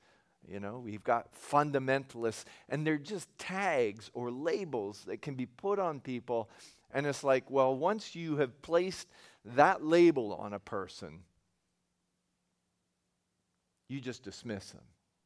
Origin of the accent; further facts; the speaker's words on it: Canada; because we're Canadian, we all know hockey fundamentals.